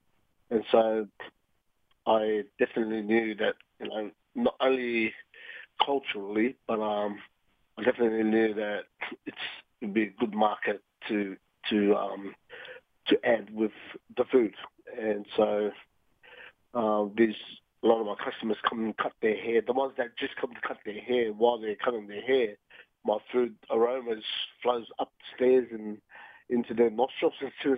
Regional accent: Australia; My Pacifica culture, as you heard, that I was brought up in Australia. So there's a lot of islanders there, but I was really into my own culture, like the Cook Island culture

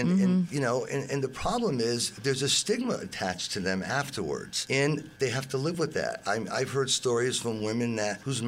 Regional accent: Connecticut, United States; Well, I was born and raised in Connecticut.

